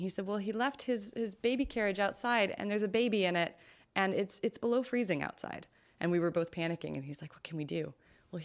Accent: California, United States; as a Californian, you know, we deal with smog, et cetera.

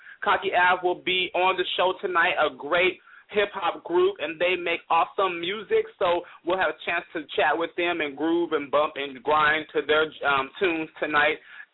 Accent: Moreno Valley, California, United States; we will be checking out my hometown of Moreno Valley.

